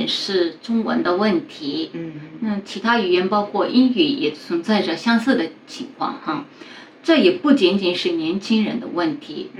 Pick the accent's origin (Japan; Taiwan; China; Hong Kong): Japan; Kansai; accent: Kansai dialect; first language Japanese; Chinese is a second language; 日语中虽然也有一些地方方言，比如说我真正的母语是关西话，看这边。